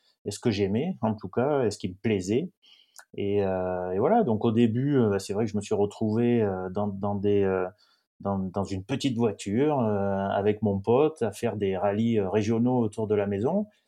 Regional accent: Manosque, Provence-Alpes-Côte d'Azur, France; born there; now in Aix-en-Provence, France; Ouais, en fait, moi je suis né à Manosque, donc dans le Luberon.

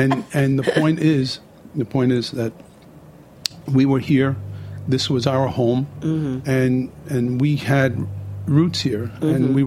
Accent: Brooklyn, New York, United States; So I grew up in Bensonhurst, Brooklyn. After getting married, I moved to Bay Ridge.

